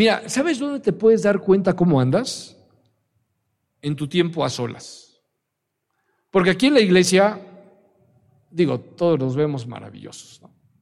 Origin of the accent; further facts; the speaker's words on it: Alvarado, Veracruz, Mexico; Yo soy de Alvarado, Veracruz, y ahí sí hablamos. Hartas groserías